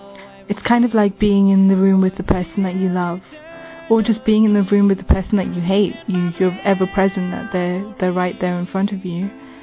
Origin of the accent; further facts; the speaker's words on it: England, United Kingdom; I'm from England, and I'm 27 years old.